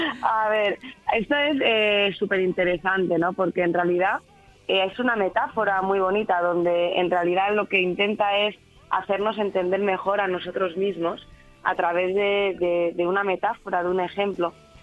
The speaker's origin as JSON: {"language": "Spanish", "town": "Benidorm", "region": "Valencian Community", "country": "Spain", "tie": "born or raised there", "said": "como son las fiestas de mi pueblo en Benidorm la semana pasada"}